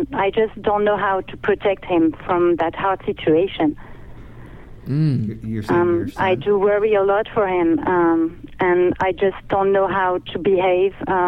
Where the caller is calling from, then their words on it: France; from France.